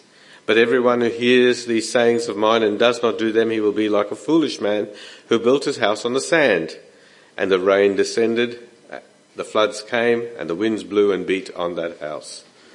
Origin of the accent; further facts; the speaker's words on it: India; I grew up in India, and you were either a Muslim or a Hindu or a Christian.